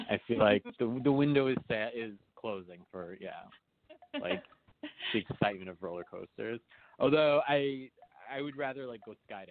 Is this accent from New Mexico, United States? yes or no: no; New York City, New York, United States; I'm born and bred in New York City, and I love Yankees.